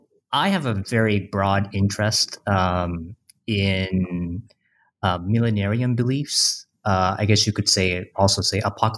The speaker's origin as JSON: {"language": "English", "country": "Japan", "tie": "born or raised there", "said": "This might have to do with the fact that I grew up in Japan in the 90s."}